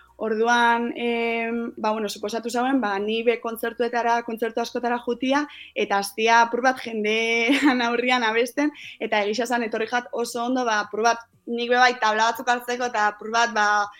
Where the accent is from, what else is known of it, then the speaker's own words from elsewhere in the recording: Basque Country, Spain; nire ama hizkuntza azkenean euskera eta bai, euskeraz natural urtetzen jat, osea, organikamente urtetzen jat euskeraz.